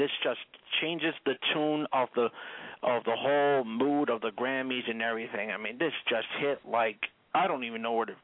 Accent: New Jersey, United States; She came from my home state. She was born in Newark, New Jersey, and so forth, you know?

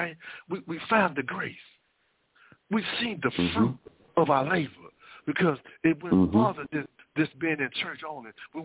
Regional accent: Texas, United States; How I supposed to say? I know I'm from Texas.

